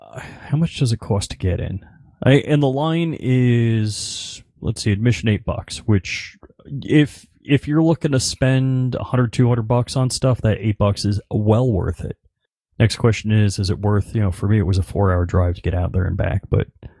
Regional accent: New York, United States; I grew up on Long Island.

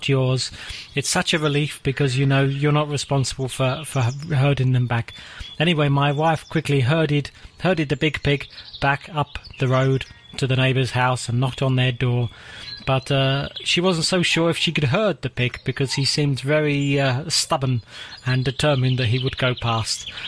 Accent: England, United Kingdom; because I am English after all

